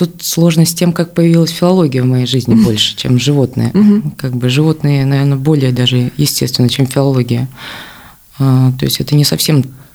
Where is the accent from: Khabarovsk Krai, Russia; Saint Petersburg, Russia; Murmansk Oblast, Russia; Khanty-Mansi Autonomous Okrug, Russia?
Khanty-Mansi Autonomous Okrug, Russia; Nizhnevartovsk; born there; now in Kaliningrad, Russia; Ну, я родилась в Нижневартовске. А второй раз в Калининград я попала в 2015 году.